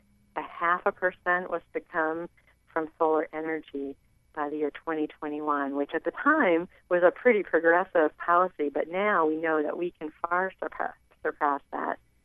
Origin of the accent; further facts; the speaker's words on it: Wellsboro, Pennsylvania, United States; I went and visited my hometown in Wellsboro in Tioga County this weekend